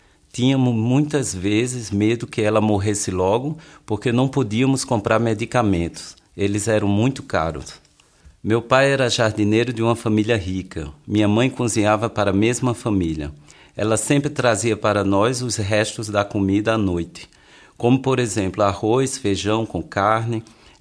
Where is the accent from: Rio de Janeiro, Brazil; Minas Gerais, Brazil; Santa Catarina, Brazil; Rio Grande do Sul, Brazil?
Rio de Janeiro, Brazil; tenho 31 anos e venho do Rio de Janeiro. Vivo há 5 anos em Brook. Sou casado e em breve teremos filho. Cresci na favela com 5 irmãos. Sou o segundo mais velho.